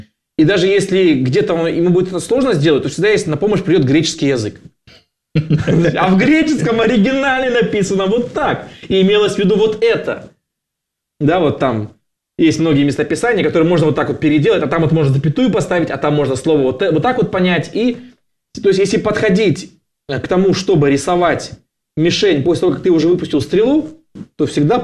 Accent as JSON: {"language": "Russian", "region": "Dagestan", "country": "Russia", "tie": "born there", "said": "Родился я в Советском Союзе, в ДАССР. Вот."}